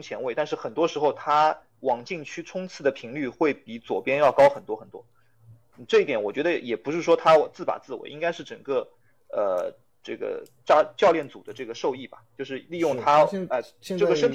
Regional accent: Shanghai, China; 我们上海话叫 桑桑井对吧

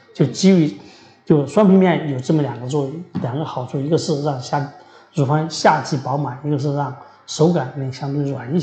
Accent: China; 这个我们中国人啊，咱们国人这个胸都是大多数比较小

